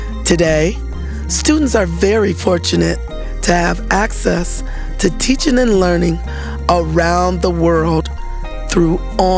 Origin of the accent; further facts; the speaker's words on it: Detroit, Michigan, United States; I was born in Detroit, Michigan, and completed most of my public school years in Detroit as well.